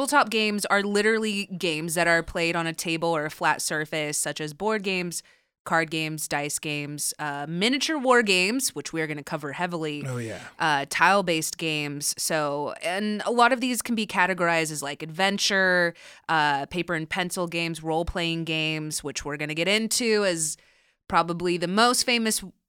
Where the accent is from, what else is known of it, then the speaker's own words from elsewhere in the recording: California, United States; I grew up in Southern California.